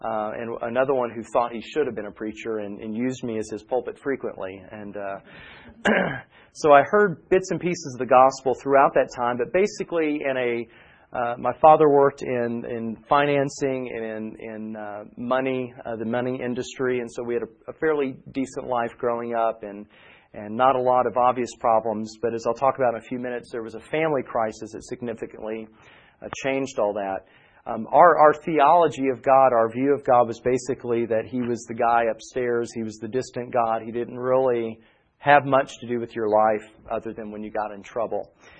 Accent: Indiana, United States; accent: southern; also born or lived in Kentucky, United States / New Jersey, United States; now in Tennessee, United States; But born and raised mostly in southern Indiana, except for several years that we did spend in Kentucky.

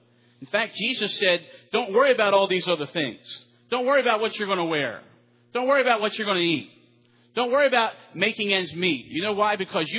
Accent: Baltimore, Maryland, United States; now in Memphis, United States; I love crabs because I'm from Baltimore. I love seafood. Now that I'm from this area, I love Memphis barbecue.

